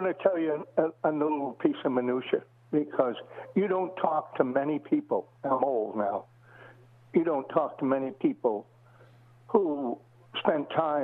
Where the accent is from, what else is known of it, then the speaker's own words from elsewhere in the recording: Brooklyn, New York, United States; Before that, I come from Brooklyn.